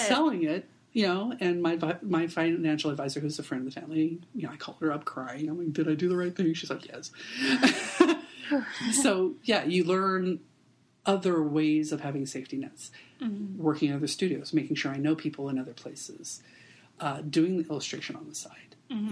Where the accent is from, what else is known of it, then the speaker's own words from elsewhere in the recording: Albuquerque, New Mexico, United States; now in Los Angeles, United States; Albuquerque.